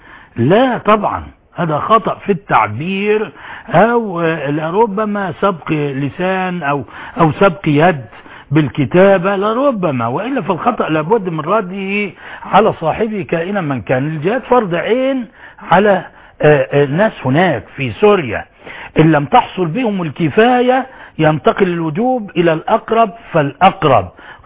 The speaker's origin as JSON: {"language": "Arabic", "country": "Egypt"}